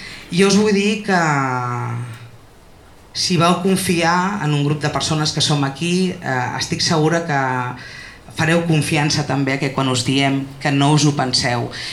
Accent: Sitges, Catalonia, Spain; aterrat al meu poble, a Sitges

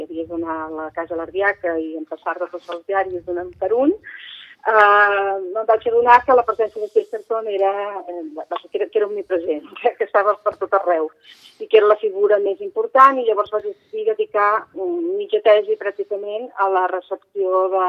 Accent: Barcelona, Catalonia, Spain; i això em sap greu dir-ho perquè soc barcelonina

